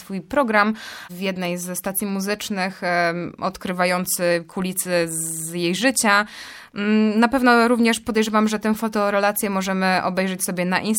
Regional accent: Toruń, Kuyavian-Pomeranian Voivodeship, Poland; Jestem z Torunia

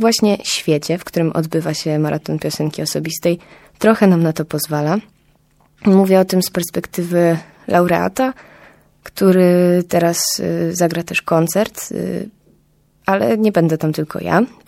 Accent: Bydgoszcz, Kuyavian-Pomeranian Voivodeship, Poland; Dzieje się troszkę w okolicach właśnie nadmorskich i gdzieś tam w moich rodzinnych stronach. Jestem z Bydgoszczy, ale to życie kulturalne przeżywam najbardziej w Trójmieście.

